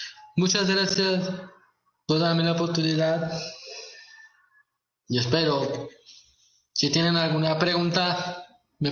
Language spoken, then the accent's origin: Spanish; Mexico; sino para todos los que somos mexicanos